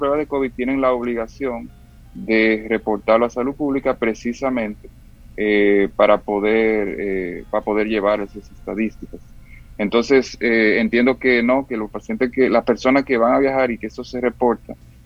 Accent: Santiago, Dominican Republic; Claro, somos de Santiago.

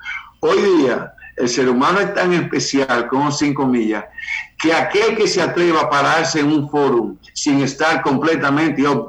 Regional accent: Dominican Republic; ni porque soy dominicano

